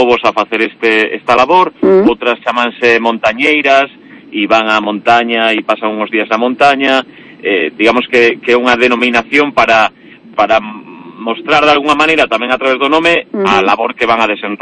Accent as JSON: {"language": "Galician", "town": "Lalín", "region": "Galicia", "country": "Spain", "tie": "born or raised there", "said": "os que medramos en Lalín, en torno á parroquia de Lalín"}